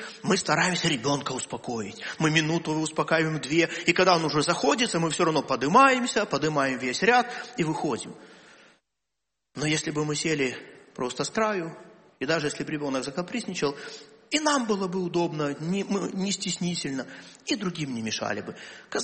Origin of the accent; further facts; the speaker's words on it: Belarus; Да, я понимаю, мы белорусы, такие, знаете, нам улыбку натянуть очень тяжело порой.